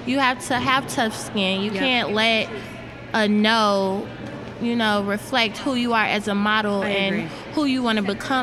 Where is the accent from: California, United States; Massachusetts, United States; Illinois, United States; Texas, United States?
Illinois, United States; Chicago; I'm 18 years old. I'm from Chicago, Illinois.